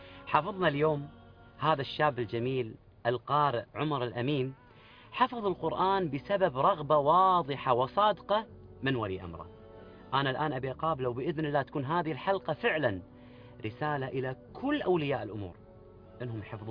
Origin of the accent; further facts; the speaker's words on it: Kuwait; عندنا في بلدنا الكويت